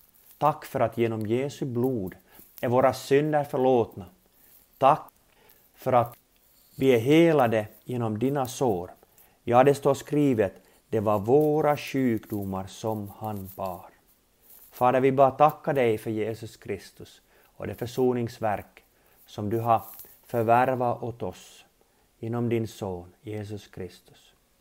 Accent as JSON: {"language": "Swedish", "town": "Jakobstad", "region": "Ostrobothnia", "country": "Finland", "tie": "born or raised there", "lives_now": "Helsinki, Finland", "said": "Jag är född och uppvuxen i Jakobstad, men sedan 22 år bosatt i Helsingfors."}